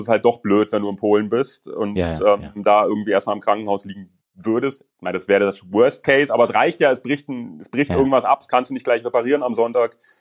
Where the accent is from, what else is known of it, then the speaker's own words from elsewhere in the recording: Berlin, Germany; wir kommen aus Berlin, das sind für uns bis zur polnischen Grenze 60, 70 Kilometer der kürzeste Weg.